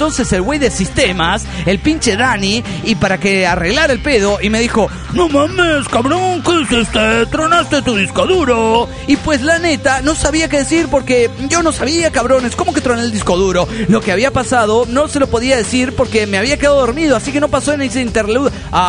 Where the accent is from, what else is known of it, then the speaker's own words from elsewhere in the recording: Querétaro, Mexico; de Querétaro, México.